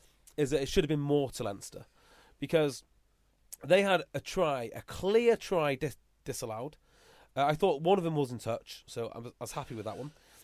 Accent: Wales, United Kingdom; Don't speak Welsh. yeah, so the Welsh, I am Welsh.

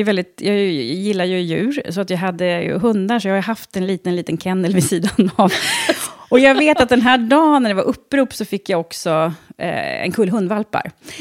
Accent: Trosa, Södermanland, Sweden; Jag är uppvuxen i Trosa. Så att jag bott i Trosa sedan jag var 3 år.

